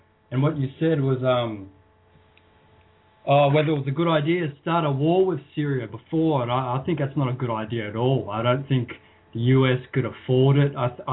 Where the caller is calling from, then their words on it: Australia; Even here in Australia, I'm calling here from Australia